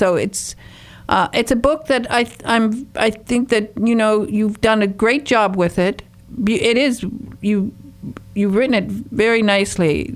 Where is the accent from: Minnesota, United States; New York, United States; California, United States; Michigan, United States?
Michigan, United States; Houghton; I come from the Upper Peninsula, from up by Houghton Hancock in the Copper Country.